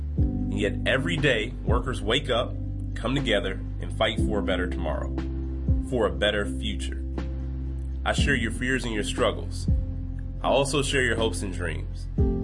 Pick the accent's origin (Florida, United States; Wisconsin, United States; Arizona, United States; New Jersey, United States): Wisconsin, United States; Milwaukee; My story is a Wisconsin story. I don't come from a wealthy or well-connected family. I grew up in Milwaukee in a proud union household.